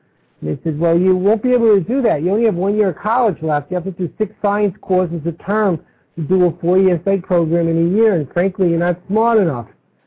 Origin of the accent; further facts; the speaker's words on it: Brooklyn, New York, United States; now in Texas, United States; When I was younger, I grew up in Brooklyn. I live in Texas, but you may have detected I don't have a strong Texas accent.